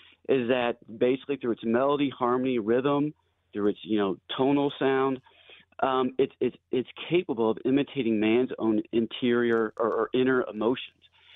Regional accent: Kentucky, United States; I grew up in Kentucky, so I'm a country guy.

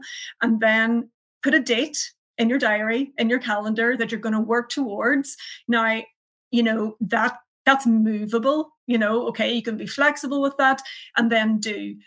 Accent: Ulster, Ireland; now in County Down, United Kingdom; Well, I have to state that I am from Donegal originally, but I'm based in County Down, so I get the best of both.

